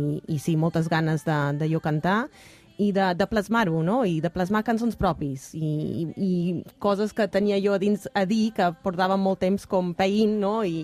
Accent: South Africa; d'on vinc, de Sud-àfrica

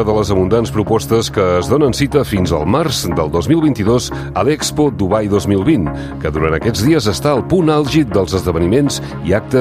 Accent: Catalonia, Spain; nosaltres com a catalans

